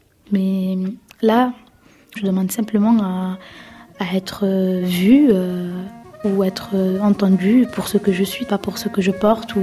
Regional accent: France; je suis française

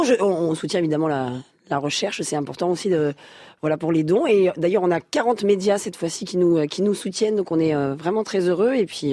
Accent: Cévennes, France; moi je viens des Cévennes

